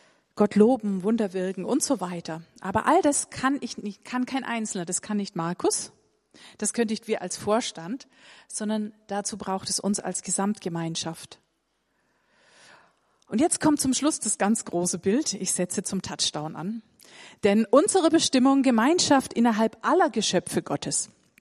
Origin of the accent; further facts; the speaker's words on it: Baden-Württemberg, Germany; mir sehr sympathisch als Schwäbin